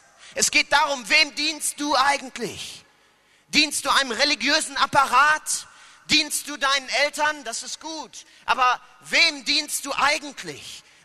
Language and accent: German; Hannover, Lower Saxony, Germany; ich komme aus Hannover, bin verheiratet, habe zwei kleine Kinder